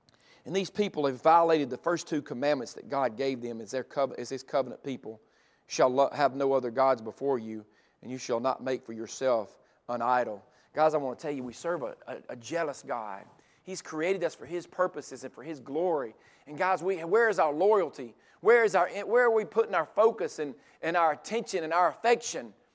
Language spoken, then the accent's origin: English; Mississippi, United States; Me growing up in Mississippi, the Egg Bowl was always a big rivalry.